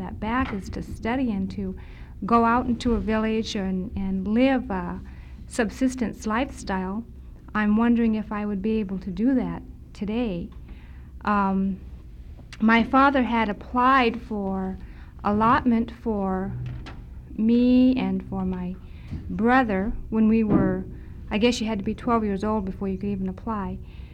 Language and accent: English; Delta, Alaska, United States; also born or lived in Fairbanks; I was born here in Fairbanks and raised in Delta, so I've never really been in a village or lived in a village.